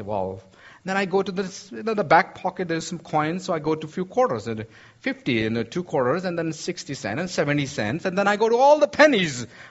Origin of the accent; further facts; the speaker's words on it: India; English is a second language; I'm from India, so I really don't know exactly how to say every word, you know.